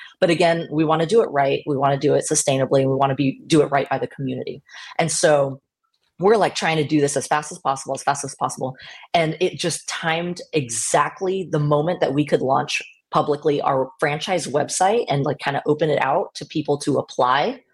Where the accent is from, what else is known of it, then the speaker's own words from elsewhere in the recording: Portland, Oregon, United States; So I was born and raised in Portland.